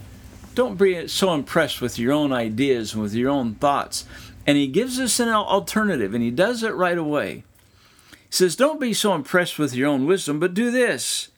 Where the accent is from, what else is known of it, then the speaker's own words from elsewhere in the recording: Midwest, United States; Yeah, I remember growing up, I grew up out in the Midwest, and almost always the old farmers would have a notebook in their pocket